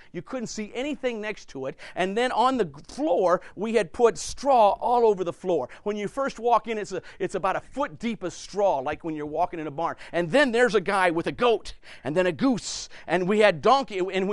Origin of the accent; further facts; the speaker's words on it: Iowa, United States; Now, I'm from Iowa. I grew up working on farms. I know what a manger is.